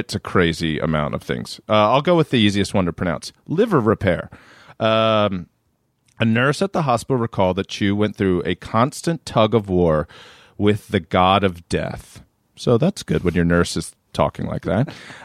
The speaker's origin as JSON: {"language": "English", "region": "Maryland", "country": "United States", "tie": "born or raised there", "said": "I grew up in Maryland."}